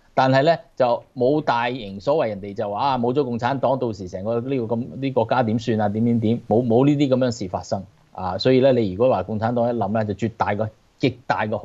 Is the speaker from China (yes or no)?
yes; China; 我哋中國人有一句講嘅啫，一正一邪啊